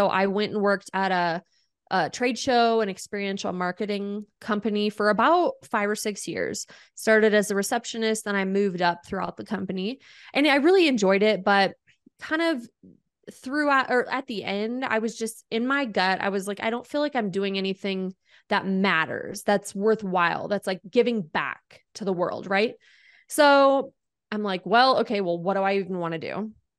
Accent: South Dakota, United States; You know, I appreciate now that I grew up in South Dakota, When I was in high school, I wanted to get out of there.

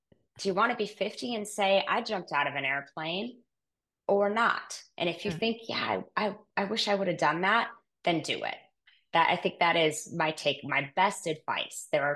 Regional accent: Wisconsin, United States; moved away as an adult; my husband and I both grew up from we grew up in Wisconsin, didn't know each other till after college, that we would end up moving across the country

